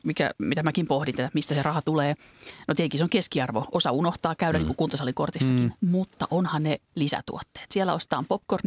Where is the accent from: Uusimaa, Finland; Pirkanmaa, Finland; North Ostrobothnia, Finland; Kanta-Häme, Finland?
Kanta-Häme, Finland; Hämeenlinna; mähän tuun siis Hämeenlinnasta, meillä ei ole Finkinoa, meillä on Biorex.